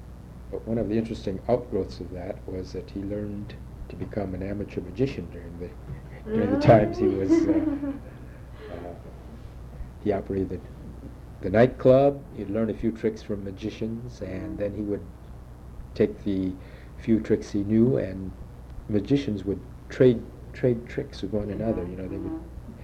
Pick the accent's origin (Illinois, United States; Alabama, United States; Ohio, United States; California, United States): California, United States; Bakersfield; I was brought up in the Bakersfield schools. I went to grammar school there, high school, and junior college, 2 years of college in Bakersfield.